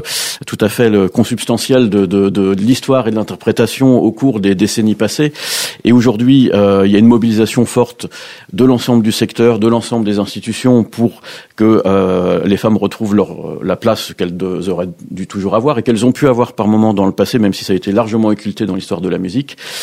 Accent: Saint-Denis, Île-de-France, France; je viens de Saint-Denis et je vais y retourner en train

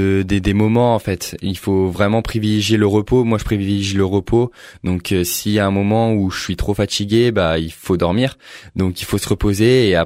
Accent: Montmorency, Île-de-France, France; born there; moi je suis né à Montmorency.

